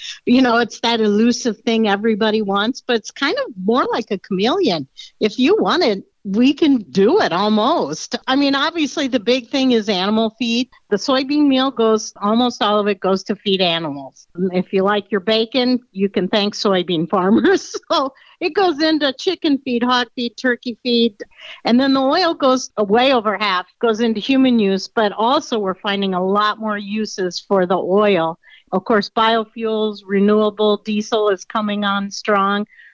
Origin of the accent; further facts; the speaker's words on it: Iowa, United States; Yeah, I'm a farmer from North Central Iowa.